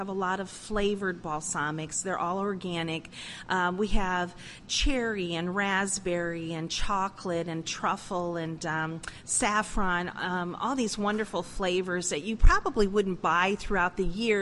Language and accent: English; Italy; And I focus a lot on Italy because I'm Italian. I was born in Italy, so this is what I grew up with.